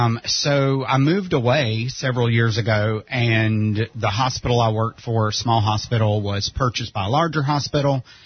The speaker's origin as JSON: {"language": "English", "region": "South Carolina", "country": "United States", "said": "I do have some family here, but I'm not originally from here, if you can't tell by the accent. I'm from South Carolina, was in the Air Force, so I've moved all around."}